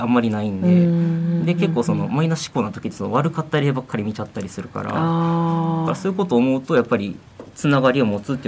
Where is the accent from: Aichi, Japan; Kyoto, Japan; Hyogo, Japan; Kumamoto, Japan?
Hyogo, Japan; Kobe; で僕は神戸出身やから神戸でやってるだけで